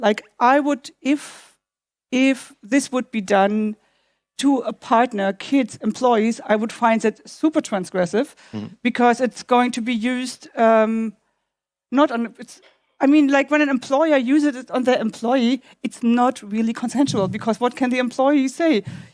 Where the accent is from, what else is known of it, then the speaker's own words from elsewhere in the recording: Berlin, Germany; but I grew up in Berlin, been living here for decades